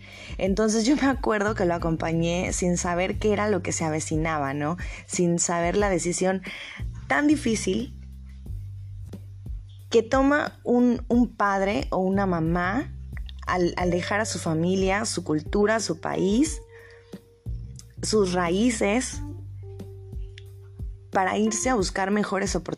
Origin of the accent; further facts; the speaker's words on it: Puebla, Mexico; born there; nací en Puebla, en un lugar mágico, lleno de diversidad culinaria y colorido.